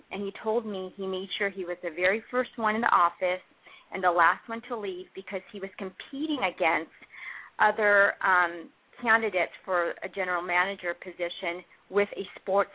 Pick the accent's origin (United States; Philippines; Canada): Philippines; So I'm a Filipino woman, and for the longest time growing up, there were many people who looked like me.